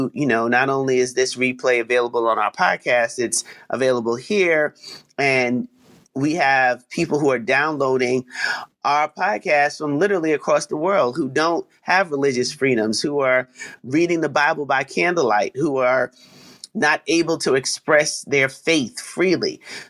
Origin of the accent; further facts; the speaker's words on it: Jamaica; because yes, I am Jamaican.